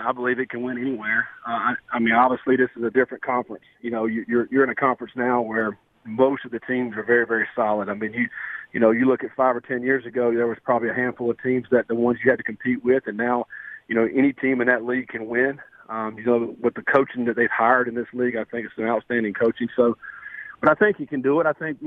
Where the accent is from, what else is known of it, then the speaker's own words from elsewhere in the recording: North Carolina, United States; I grew up in the Raleigh-Durham area around a lot of those teams that have played in the ACC for many, many years.